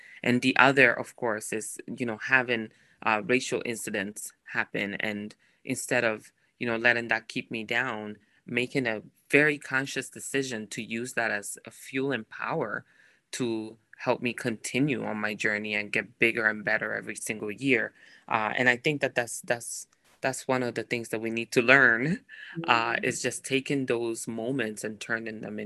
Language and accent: English; Milan, Lombardy, Italy; also born or lived in Naples; now in United States; So I was born and raised in Italy. I was born in Napoli, south of Italy, and raised in the suburbs of Milan. My parents are originally from West Africa, Ghana, but, you know, all I know is Italy. So I always call myself an Afro-Italian, and now I'm proud American.